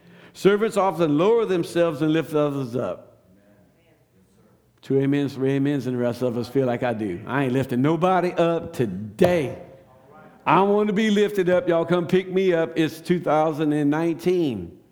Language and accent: English; Louisiana, United States; Well, I'm from Louisiana.